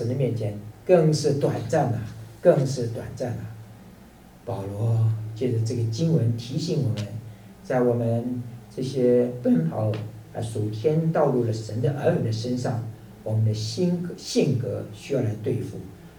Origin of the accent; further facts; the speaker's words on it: China; 勤劳，我想我们中国人最了解了，中国是农业社会